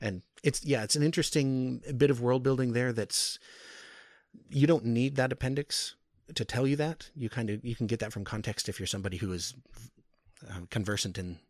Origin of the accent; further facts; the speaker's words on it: Anchorage, Alaska, United States; now in Oregon, United States; I live in Oregon now. I grew up in Anchorage, Alaska, and it's fascinating how much whiter Oregon is than Alaska.